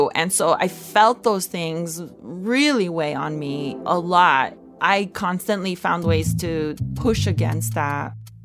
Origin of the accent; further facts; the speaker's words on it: South El Monte, California, United States; I felt very at home because that was the only home I'd always known. Everybody looked like me, talked like me, sounded like me. Like, we're all like these working class Mexican-American kids with immigrant paren